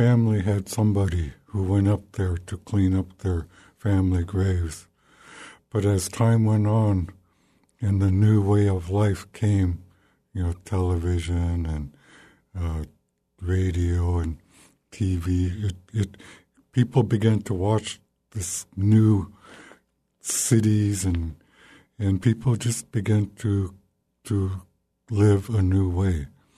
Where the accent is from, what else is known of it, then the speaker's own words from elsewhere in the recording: Sitka, Alaska, United States; I am Thlinget. My family's originally from Juneau, and I was born and raised in Sitka.